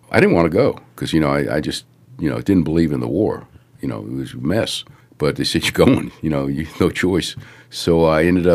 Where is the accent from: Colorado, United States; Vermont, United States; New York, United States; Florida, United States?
New York, United States; New York City; I was born in Manhattan, New York, in a section, believe it or not, was called Hell's Kitchen. It was a very tough section. We moved to Brooklyn when I was 12, stayed there until I was 17.